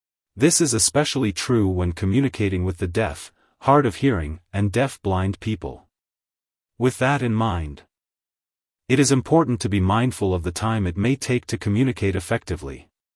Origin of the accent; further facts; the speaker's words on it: United States; Being American, I am accustomed to eating with both of my hands.